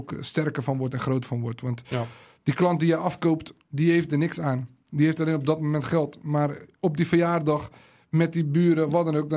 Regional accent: Rotterdam, South Holland, Netherlands; ik ben in Rotterdam opgegroeid, Binnenweg, Kruiskade.

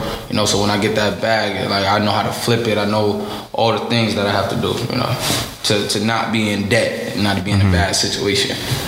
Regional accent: New Haven, Connecticut, United States; I'm from New Haven, CT.

